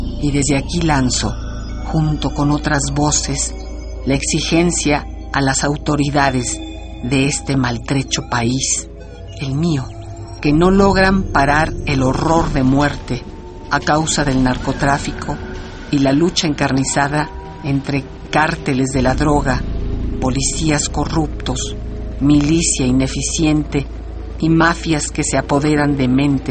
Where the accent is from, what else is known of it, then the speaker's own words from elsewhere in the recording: Mexico; Yo soy mexicana